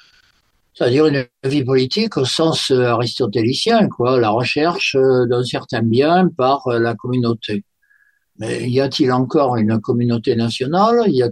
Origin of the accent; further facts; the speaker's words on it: Marseille, Provence-Alpes-Côte d'Azur, France; je suis Marseillais. Ça, c'est pour moi fondamental. Et que donc, en tant que provençal